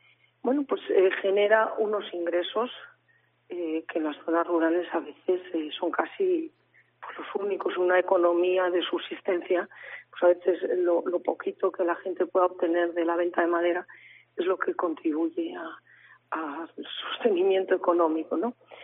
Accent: Asturias, Spain; tengo el despacho en Madrid, pero no soy madrileña, soy asturiana.

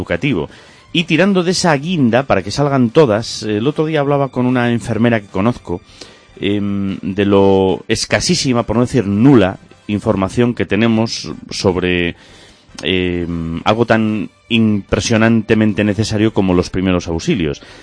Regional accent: Galicia, Spain; porque yo voy allí y aun siendo gallego, que se supone que tengo algo más de camino recorrido

